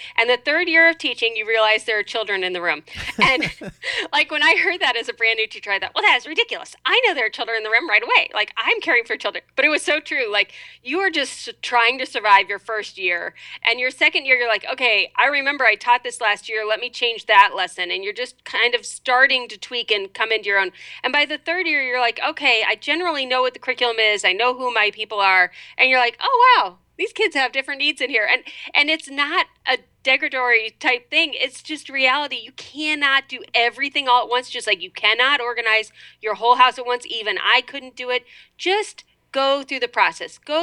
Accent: Cleveland, Ohio, United States; now in Cincinnati, United States; No, since I grew up in Cleveland, they know how to handle snow.

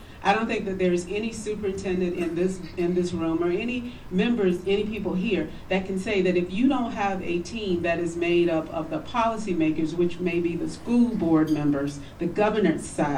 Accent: Swainsboro, Georgia, United States; You heard, I'm from Swainsboro, Georgia. I'm from South Georgia, rural South Georgia.

